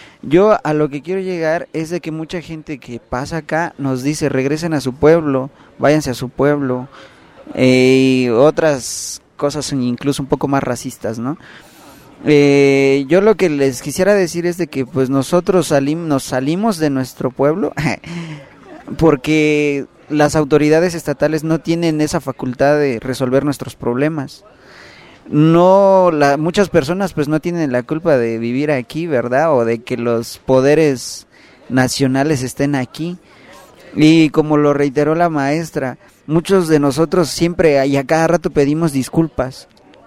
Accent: Mexico

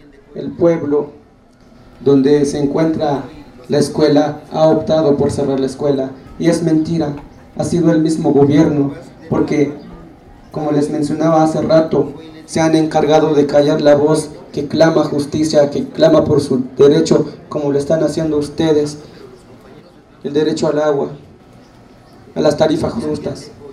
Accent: Mexico; ciudadanos mexicanos.

